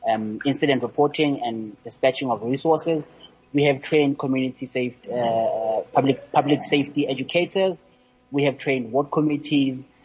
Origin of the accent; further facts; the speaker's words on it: Free State, South Africa; one of the mayors down in the Free State where my hometown is.